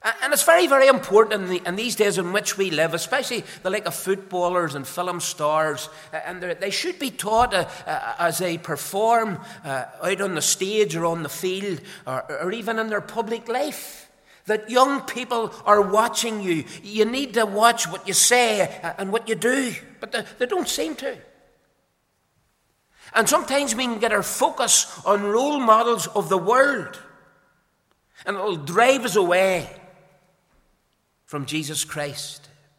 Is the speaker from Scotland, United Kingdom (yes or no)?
no; Belfast, Northern Ireland, United Kingdom; Like most young lads growing up in Belfast